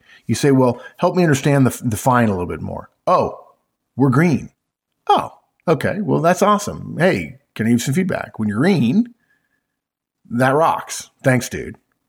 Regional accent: California, United States; I grew up in California. I grew up saying it. I spent time in Hawaii.

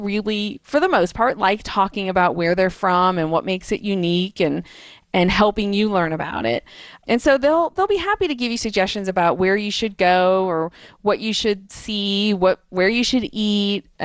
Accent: United States; People obviously can always tell when I go to UK that I'm American.

